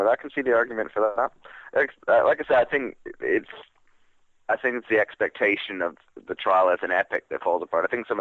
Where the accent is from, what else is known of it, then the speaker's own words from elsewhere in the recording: Canada; I was 10 when Colin left, but I grew up in Canada